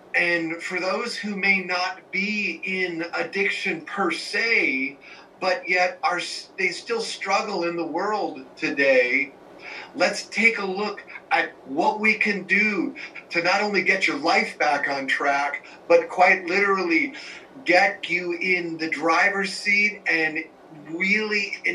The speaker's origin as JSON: {"language": "English", "region": "Iowa", "country": "United States", "tie": "born or raised there", "also_born_or_lived": "Santa Cruz, California / Illinois / Idaho / Utah", "said": "Well, first off … I was born in Santa Cruz, California, raised in Iowa. I stayed there through college after college."}